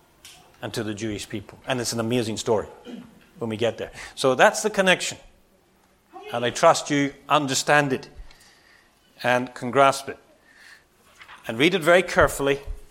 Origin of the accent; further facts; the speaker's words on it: Northern Ireland, United Kingdom; And I grew up in Northern Ireland when there was terrorism and bombs and bullets.